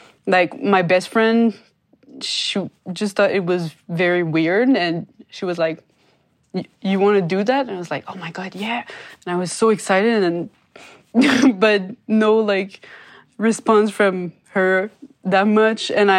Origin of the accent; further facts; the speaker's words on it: Montreal, Quebec, Canada; I'm from Montreal.